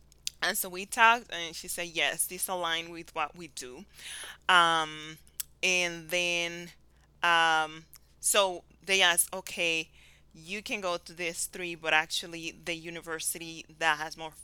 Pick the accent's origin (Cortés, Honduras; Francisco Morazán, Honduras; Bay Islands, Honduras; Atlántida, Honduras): Atlántida, Honduras; La Ceiba; I'm from La Ceiba.